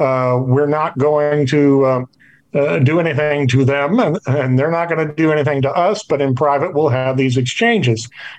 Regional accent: Cape Girardeau, Missouri, United States; as reputed to have crashed in my hometown of Cape Girardeau, Missouri in April of 41.

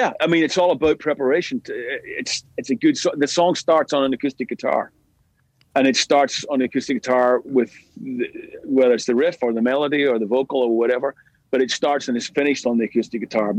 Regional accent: Belfast, Northern Ireland, United Kingdom; We're both from East Belfast in Northern Ireland.

